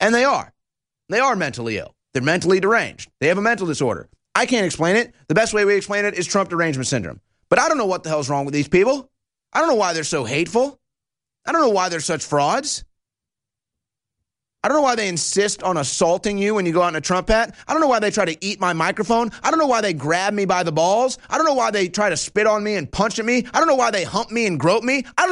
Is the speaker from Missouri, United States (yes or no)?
yes; St. Louis, Missouri, United States; anybody that knows me knows I have a lot of pride in my hometown of St. Louis